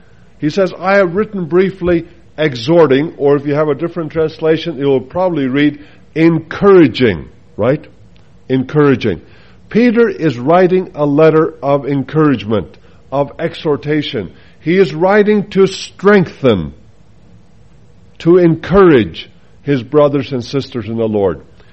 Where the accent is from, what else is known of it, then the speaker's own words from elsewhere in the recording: Faroe Islands; English is a second language; In my mother tongue, back in the Faroe Islands where I grew up, we speak Far